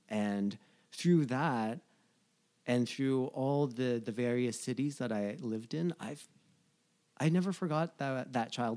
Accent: New Jersey, United States; moved away as an adult; now in Los Angeles, United States; I was an East Coast boy, you know, growing up in New Jersey, going to school in New York and Providence and stuff like that.

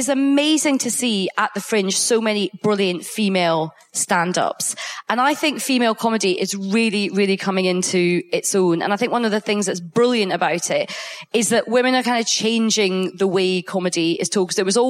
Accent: Coatbridge, Scotland, United Kingdom; I grew up in Coatbridge.

